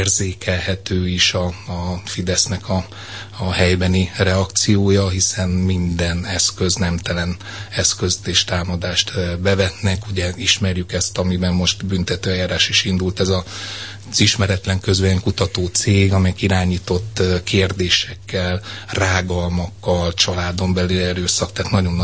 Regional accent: Pécs, Baranya, Hungary; nagyon szeretem azt, hogy pécsi vagyok

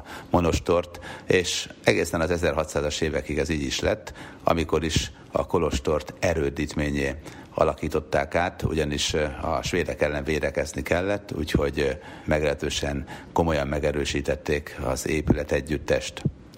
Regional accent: Sopron, Győr-Moson-Sopron, Hungary; Ahol én rengeteget jártam gyerekkoromban, Sopron-Bánfalván, ugye, hát nem mellette laktunk lényegében Sopronban

